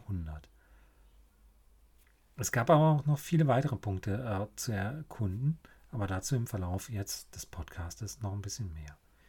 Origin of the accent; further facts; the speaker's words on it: North Rhine-Westphalia, Germany; born or raised there